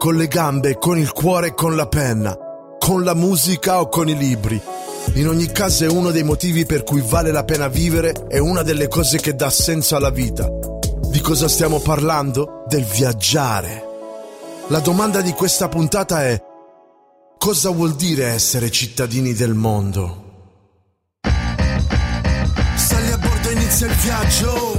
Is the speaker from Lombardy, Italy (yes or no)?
yes; Varese, Lombardy, Italy; also born or lived in Reggio Calabria / Novara / Milan / Varazze; Da piccolo sono arrivato a Varese, negli anni ho abitato anche a Novara, Milano, Varazze, Roma, Viareggio, a Castellana Grotte in Puglia e ad Amsterdam, prima di stabilirmi nella città dove ho messo su famiglia e dove vivo tuttora, Firenze.